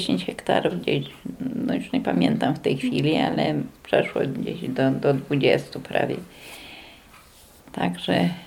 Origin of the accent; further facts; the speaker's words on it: Siemiatycze, Podlaskie Voivodeship, Poland; born there; Urodziłam się w Siemiatyczach. Rodzice moi byli rolnikami.